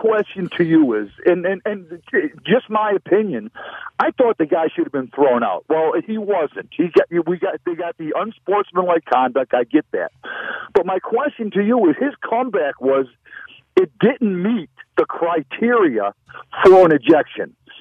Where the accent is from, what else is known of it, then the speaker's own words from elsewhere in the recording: Buffalo, New York, United States; I'm 62 years old, born and raised in Buffalo.